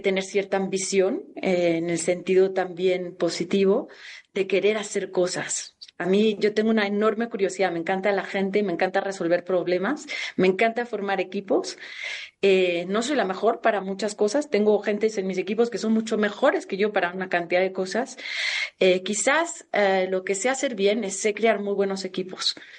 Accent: Mexico; Soy mexicana, soy chiquita, soy picosita.

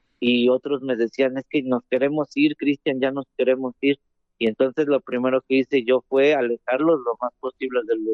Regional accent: San Martín, State of Mexico, Mexico; porque pues soy nativo del Valle, soy de San Martín.

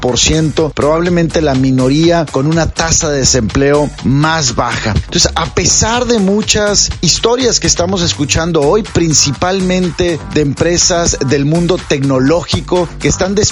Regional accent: Mexico; nosotros como mexicanos

